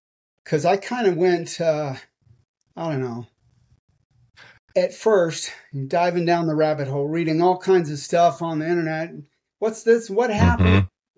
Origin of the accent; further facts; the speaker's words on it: San Jose, California, United States; also born or lived in San Antonio, United States; now in Dallas, United States; No, actually, I grew up in San Jose, which is Silicon